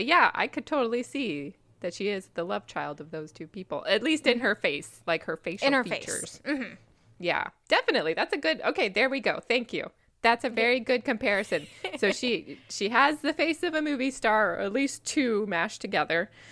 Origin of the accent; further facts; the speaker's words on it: United States; I am an American. I have an American mouth, and it's not very good at things.